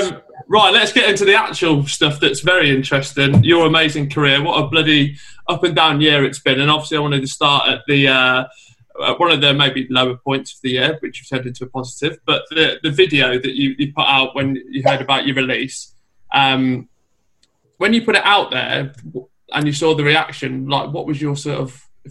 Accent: Worcester, West Midlands, United Kingdom; Oh, I'm from Worcester originally.

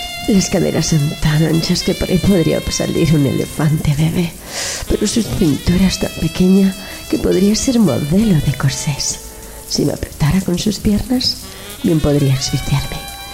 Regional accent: Catalonia, Spain; Acabo de mudarme. Soy de Cataluña.

